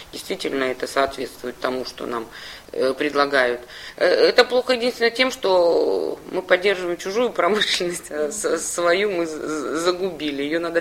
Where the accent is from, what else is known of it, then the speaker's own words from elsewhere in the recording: Novosibirsk, Novosibirsk Oblast, Russia; Я новосибирец